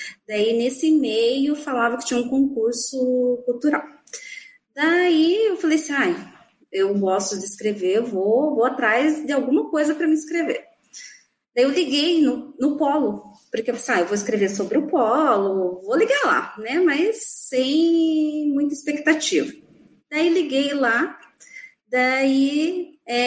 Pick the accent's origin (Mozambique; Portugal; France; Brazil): Brazil; Lajeado, Rio Grande do Sul; Eu sou aqui de Lajeado, no Rio Grande do Sul.